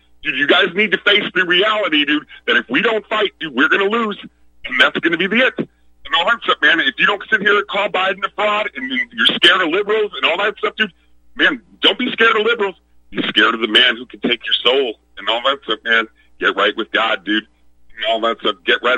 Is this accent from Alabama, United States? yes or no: yes; Alabama, United States; when our governor, Kay Ivey, because I'm from Alabama, unfortunately